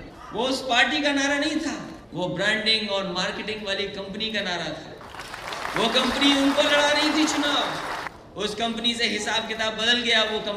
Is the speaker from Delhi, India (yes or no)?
no; Uttar Pradesh, India; मैं तो उत्तर प्रदेश से आया हूँ, मुझे नहीं पता